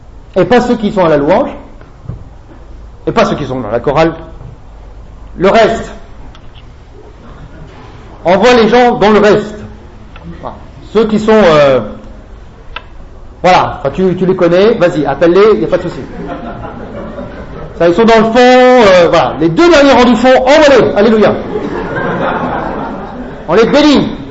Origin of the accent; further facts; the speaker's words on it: Grand Est, France; Mais j'ai grandi en Alsace. En Alsace.